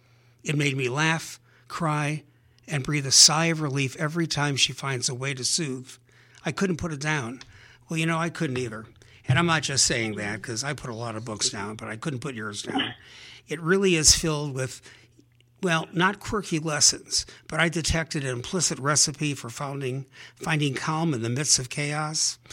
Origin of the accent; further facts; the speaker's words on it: Cleveland Heights, Ohio, United States; Ellen and I are friends, and we grew up in Cleveland Heights, Ohio. We went to high school together and college